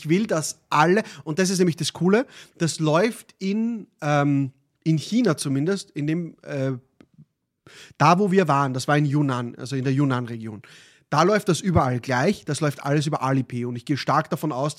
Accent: Austria

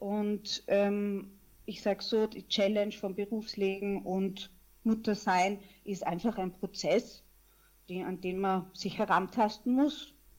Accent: Vienna, Austria; Ich bin Wienerin mit mexikanisch-steirischen Wurzeln, bin 35 Jahre alt und Mutter einer 1,5-jährigen Tochter.

